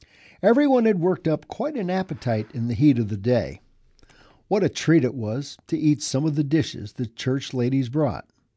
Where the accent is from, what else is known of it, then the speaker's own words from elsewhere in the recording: Felida, Washington, United States; I grew up in Philita and Hazel Dell, rural communities near Vancouver, Washington.